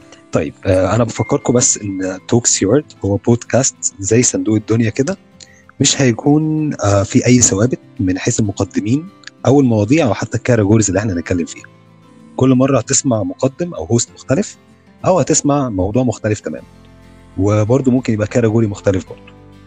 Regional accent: Egypt; مشروع الجواز عندنا في مصر هنا

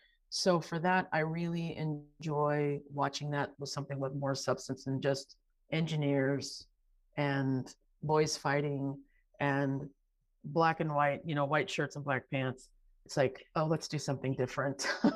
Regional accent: Arizona, United States; now in South Korea; I'm originally from Arizona, but I live in South Korea. I work and live in South Korea. Shortly, I will be moving to Thailand. In about 4 months, I'll be moving to Thailand.

